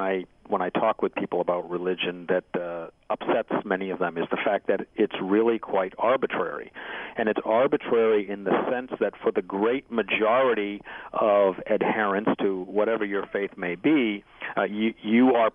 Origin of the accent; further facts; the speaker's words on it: New England, United States; also born or lived in New York; I grew up in New England in a Baptist church, and did that for till probably early teens.